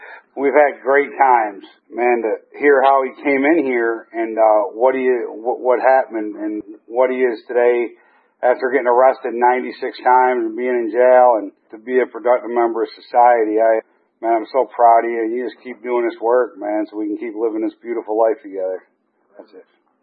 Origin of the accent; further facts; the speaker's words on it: Georgia, United States; born there; But I was born in Hall County, Georgia, about 70 miles north of here.